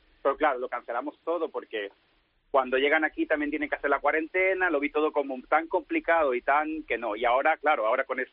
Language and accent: Spanish; Benalup-Casas Viejas, Andalusia, Spain; Decir que soy de Benalup, que no de Jerez, que si no mi pueblo se enfadará.